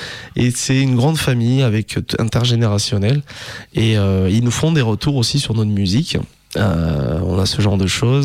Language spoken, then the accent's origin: French; Rodez, Occitanie, France; je suis de Rodez à la base. Ça bouge beaucoup moins qu'ici.